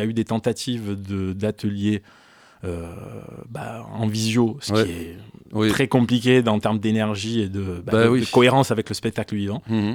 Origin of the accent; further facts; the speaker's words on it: Marseille, Provence-Alpes-Côte d'Azur, France; born there; Je suis né à Marseille en 1975.